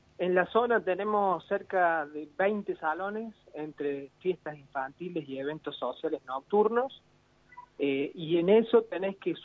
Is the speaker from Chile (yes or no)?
no; Argentina; la característica que tenemos nosotros como argentinos de ser muy unidos a la hora de los festejos.